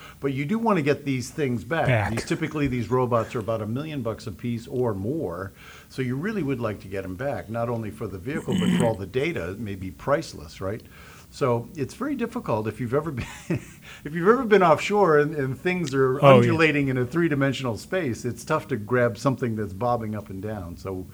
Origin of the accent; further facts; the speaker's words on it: Marion, Massachusetts, United States; I grew up here in Marion, just down the bay, little further commute.